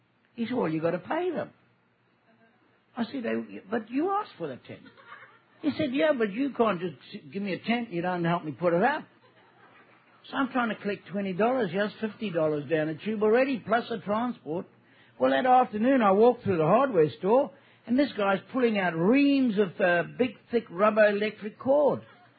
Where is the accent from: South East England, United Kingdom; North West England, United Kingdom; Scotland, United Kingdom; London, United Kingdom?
Scotland, United Kingdom; And I'm Scottish. I want my $20.